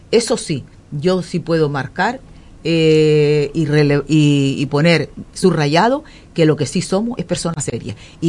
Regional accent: Tuineje, Canary Islands, Spain; yo soy del municipio de Tuineje, adoro a mi municipio y a mi gente

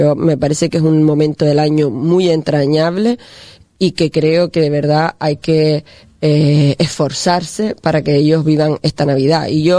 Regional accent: Tuineje, Canary Islands, Spain; soy del municipio de Tuineje, eso no se puede ocultar.

